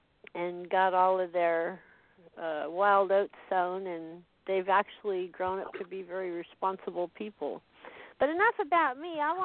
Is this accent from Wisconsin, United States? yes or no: no; Glendale, California, United States; I grew up in Glendale.